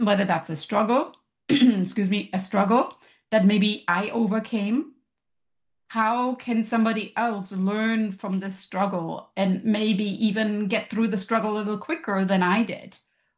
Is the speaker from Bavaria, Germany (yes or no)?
no; Hesse, Germany; I think Germans definitely have it down with regard to the structure.